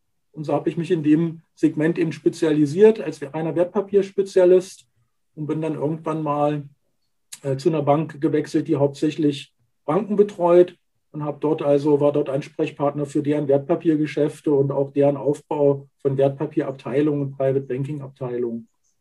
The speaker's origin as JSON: {"language": "German", "town": "Magdeburg", "region": "Saxony-Anhalt", "country": "Germany", "tie": "born there", "said": "Ich bin gebürtiger Magdeburger, habe dort also meine ersten beruflichen Schritte gemacht"}